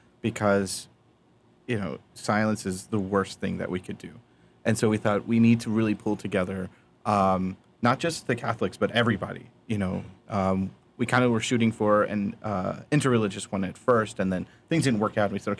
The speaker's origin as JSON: {"language": "English", "region": "Georgia", "country": "United States", "said": "I'm originally from Georgia, and have you ever seen Gone with the Wind or any of that?"}